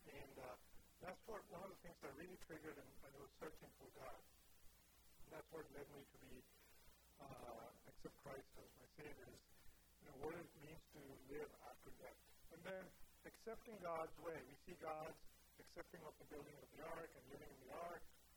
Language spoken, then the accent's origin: English; India; I grew up in India, where it's less than 1% where it's evangelical Christian